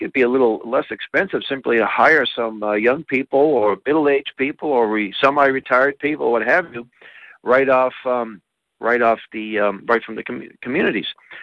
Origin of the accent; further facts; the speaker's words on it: Boston, Massachusetts, United States; I mean, when I was growing up in Boston, in the city, if you said, gee … you have a chance for a couple of weeks to work picking apples